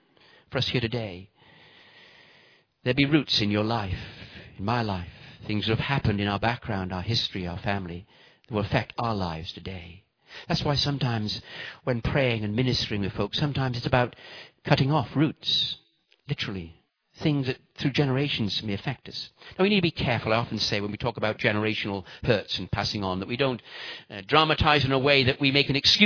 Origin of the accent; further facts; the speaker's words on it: Bristol, South West England, United Kingdom; because originally I came from Bristol, apparently